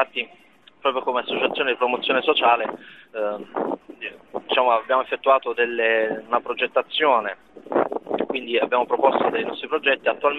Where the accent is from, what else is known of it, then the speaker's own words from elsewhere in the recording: Taranto, Apulia, Italy; Sì, vengo da Taranto.